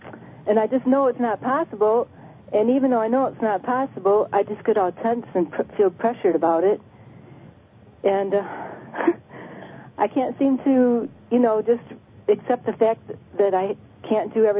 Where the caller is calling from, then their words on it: Detroit, Michigan, United States; Detroit area.